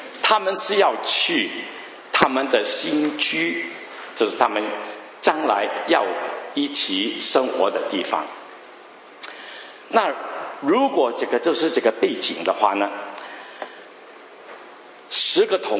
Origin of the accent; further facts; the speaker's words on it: Guangdong, China; 我们广东人讲新娘新郎差不多